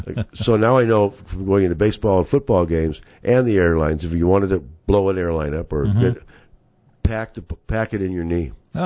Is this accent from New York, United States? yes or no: yes; New York, United States; But I remember I grew up in Westchester.